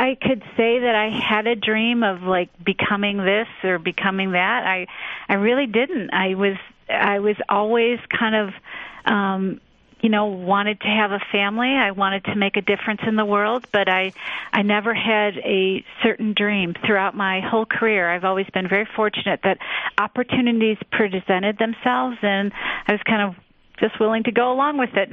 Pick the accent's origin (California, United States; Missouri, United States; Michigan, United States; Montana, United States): Michigan, United States; Detroit; I grew up on the west side of Detroit, in what, you know, some people talk about is like the St. Suzanne's kind of neighborhood.